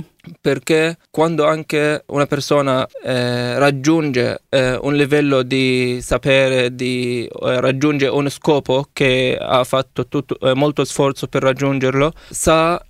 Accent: Rafah, Gaza Strip, Palestine; Italian is a second language; moved away as an adult; now in Italy; sono nato a Rafah, nella Triccia di Gaza, il 12 settembre 2004. Vengo dalla Palestina, della città di Rafah.

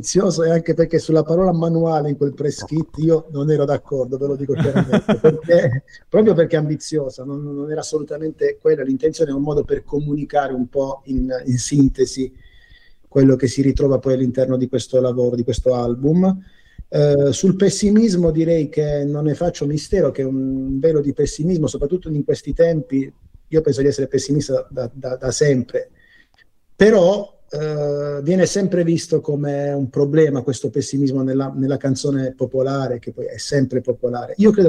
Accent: Noci, Apulia, Italy; a Noci in Puglia, che è il mio paese

